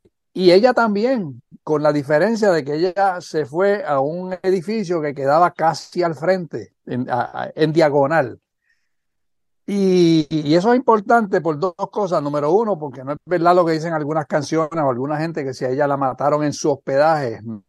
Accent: Yauco, Puerto Rico; como en Yauco, mi pueblo, esas cosas no pasaban

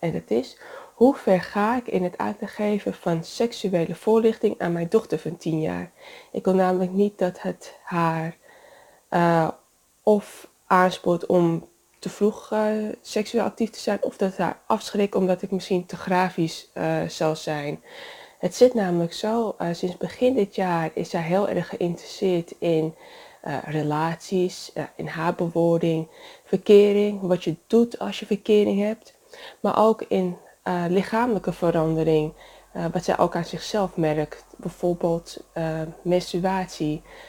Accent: Amsterdam, North Holland, Netherlands; ik ben 33 jaar, ik kom uit Amsterdam

